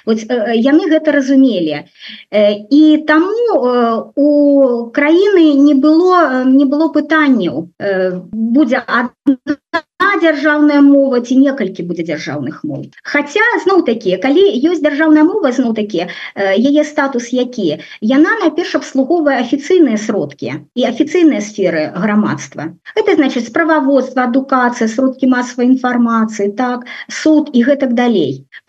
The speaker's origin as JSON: {"language": "Belarusian", "town": "Baranavichy", "region": "Brest Region", "country": "Belarus", "tie": "born or raised there", "said": "І я ж тады жыла ў Баранавічах некалькі гадоў. Ну гэта мой родны горад."}